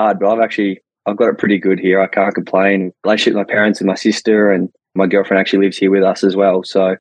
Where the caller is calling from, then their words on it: Ferntree Gully, Victoria, Australia; I'm dialing in from my home in Ferntree Gully, just back at the parents' house, actually.